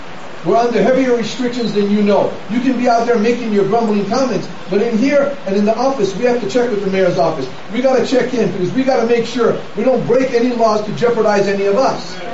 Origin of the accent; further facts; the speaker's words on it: Kailua, Hawaii, United States; I grew up in Kailua.